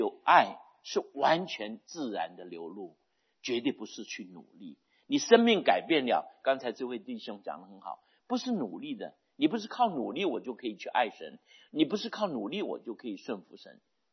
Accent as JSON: {"language": "Chinese", "country": "China", "said": "但是我们中国人比较节省"}